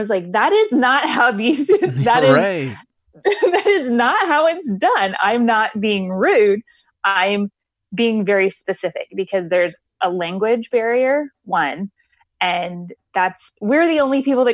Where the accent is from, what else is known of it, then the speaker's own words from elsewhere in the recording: Midwest, United States; I grew up in the Midwest, and like I said, I lived a lot of places.